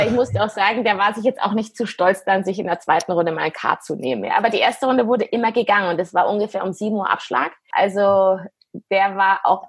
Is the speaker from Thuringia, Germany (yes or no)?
no; Munich, Bavaria, Germany; ich bin 39 Jahre alt, bin ein echtes Münchner Kindl mit beiden Eltern auch ursprünglich aus München, was ganz selten ist eigentlich.